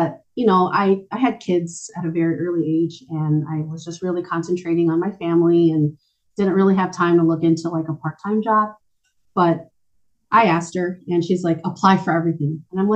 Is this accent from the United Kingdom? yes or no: no; Philippines; For the record, I am Filipino, 100%. I do have, I guess, a look that's more Latina.